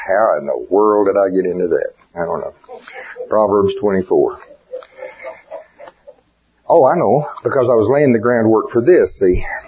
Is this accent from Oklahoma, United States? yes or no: yes; Oklahoma, United States; I mean, I'm from Oklahoma. We raise a lot of wheat, barley, corn, soybean, that kind of thing.